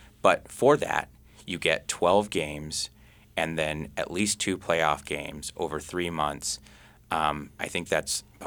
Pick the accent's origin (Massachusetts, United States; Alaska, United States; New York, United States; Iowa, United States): Alaska, United States; Anchorage; And I grew up in Anchorage, too. I went to Chugach High School, and I didn't start till my 30s, about 10 years ago.